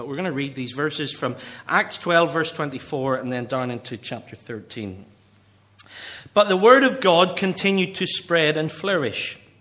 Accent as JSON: {"language": "English", "region": "Northern Ireland", "country": "United Kingdom", "tie": "born or raised there", "said": "Growing up in Northern Ireland, people used to talk about me old mucker."}